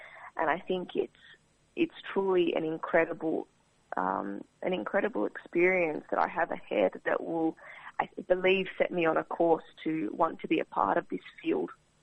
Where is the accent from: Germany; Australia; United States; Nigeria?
Australia; both as an Australian and as a Macedonian youth.